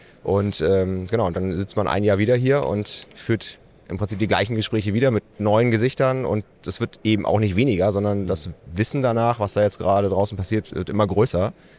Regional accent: Schleswig-Holstein, Germany; Also wir hatten zwar einen See bei uns im Dorf in Ostholstein, da war ich fleißig Schlittschuhlaufen

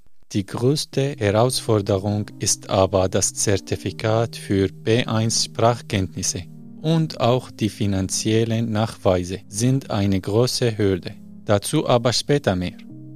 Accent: Syria; German is a second language; Zudem ist es in meiner Heimat schwierig, Online-Unterricht zu bekommen, da es kein Online-Banking in Syrien gibt

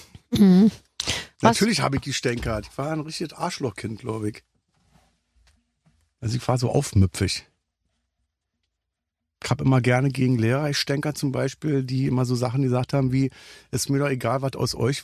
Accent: Berlin, Germany; Nee, ich bin ja Berliner.

